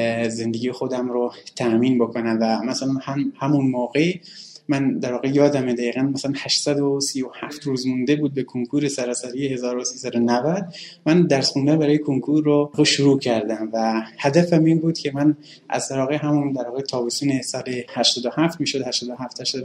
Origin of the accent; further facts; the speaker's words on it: Sanandaj, Kurdistan, Iran; خب من در سال 1370 در شهر سنندج استان کردستان به دنیا اومدم و تحصیلات ابتدایی رو در یک مدرسه عادی در شهر سنندج طی کردم